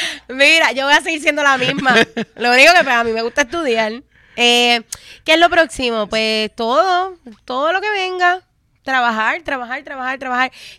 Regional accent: Puerto Rico; nosotros no somos norteamericanos, nosotros somos caribeños, puertorriqueños.

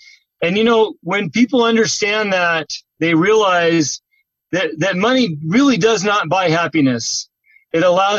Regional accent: California, United States; As you know, being a Californian, the menu's super basic, hamburgers and fries

